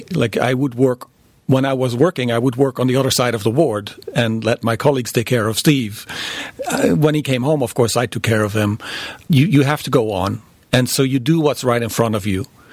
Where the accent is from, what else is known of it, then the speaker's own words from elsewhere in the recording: Netherlands; My parents, I'm from the Netherlands, my parents narrowly survived a fascist occupation